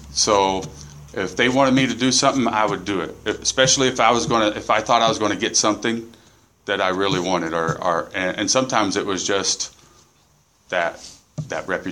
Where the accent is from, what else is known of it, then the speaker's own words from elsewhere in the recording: Lompoc, California, United States; born there; I was born in Lompoc.